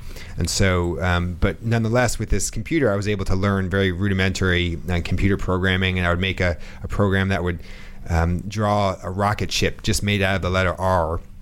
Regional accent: Albany, New York, United States; I grew up in Albany, New York.

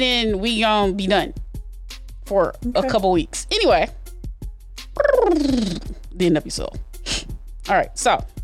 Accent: Atlanta, Georgia, United States; accent: southern; Shout out, I ain't lose my southern accent, though.

